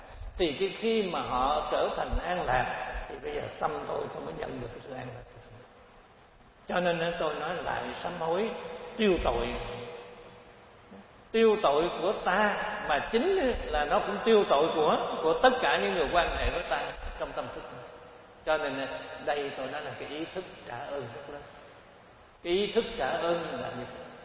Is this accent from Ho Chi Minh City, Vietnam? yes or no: yes; Cu Chi, Ho Chi Minh City, Vietnam; Tại vì tôi tu ở chùa Ấn Quang, nhưng mà tôi xuất thân từ Củ Chi, cho nên quê Củ Chi tôi là phải có tới 99% làm cách mạng hết. Tại vì tôi ở Củ Chi